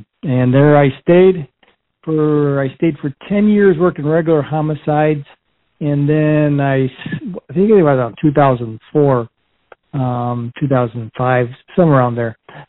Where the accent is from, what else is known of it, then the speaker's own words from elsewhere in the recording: Chicago, Illinois, United States; also born or lived in Wyoming; I was born and raised in Chicago, then moved to Cal City, and I became a policeman there in 1980.